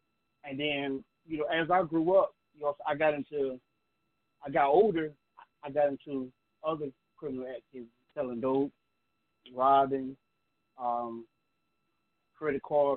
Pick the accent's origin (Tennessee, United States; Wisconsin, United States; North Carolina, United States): North Carolina, United States; Smithfield; I was born December 2nd, 1981, Smithfield, North Carolina. Growing up in North Carolina